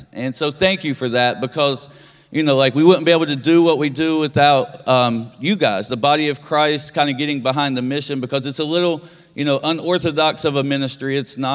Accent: Beckley, West Virginia, United States; I'm actually, if you can't tell by my accent, I'm not from here. I'm from Beckley originally, and I was a 12-year drug addict.

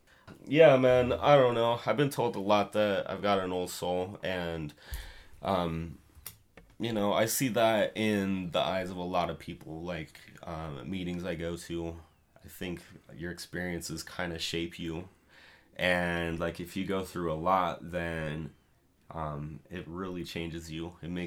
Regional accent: Utah, United States; accent: Utah; hopefully they can look past my retarded Utah accent.

